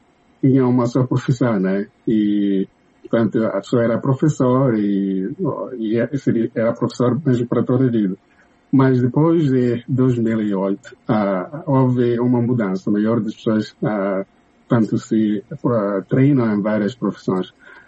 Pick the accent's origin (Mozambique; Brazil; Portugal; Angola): Mozambique; quando eu falava que eu sou de Moçambique